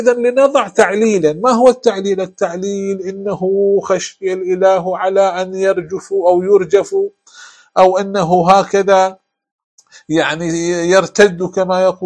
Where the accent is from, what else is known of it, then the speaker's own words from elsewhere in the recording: Iraq; كما يقال عندنا في العراق